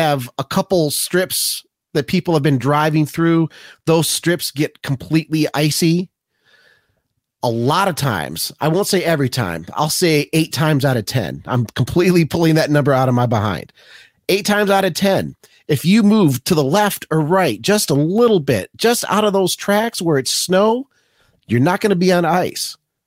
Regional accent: Michigan, United States; because I grew up in the Lake Michigan snow belts of Michigan. I've handled snow pretty well my entire life.

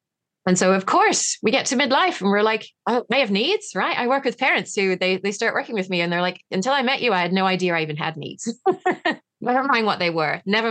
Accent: England, United Kingdom; I'm English

